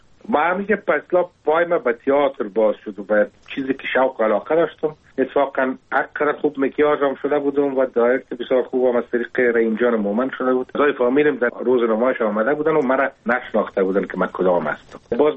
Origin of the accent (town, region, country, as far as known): Kabul, Afghanistan; born or raised there